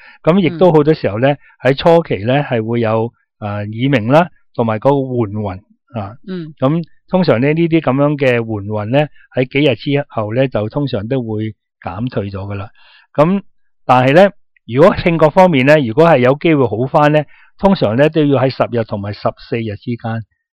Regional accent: China; 即是我们中国人呢就对同佢疗法的认识是很少

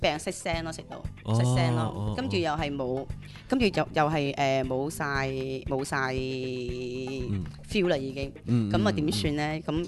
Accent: Hong Kong

